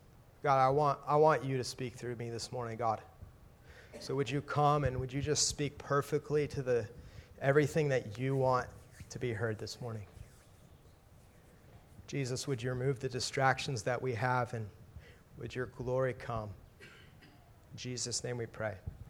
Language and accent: English; California, United States; They maybe know I'm from California.